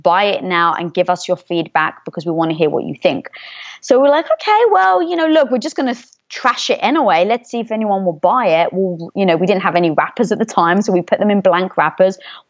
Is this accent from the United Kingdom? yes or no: yes; United Kingdom; Now being British, I'd never even eaten a peanut butter and jelly sandwich before, so I actually couldn't chime in.